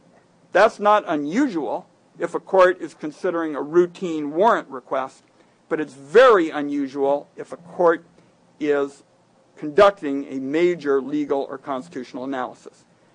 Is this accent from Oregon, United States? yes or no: yes; Oregon, United States; when the people in my home state hear those words, secret law, several of them come up and say